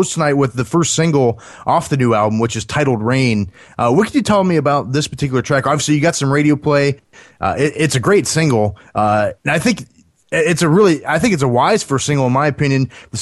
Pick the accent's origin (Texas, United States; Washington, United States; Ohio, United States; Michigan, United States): Ohio, United States; Cleveland; Is I'm a Cleveland sports fan. I grew up outside of Cleveland.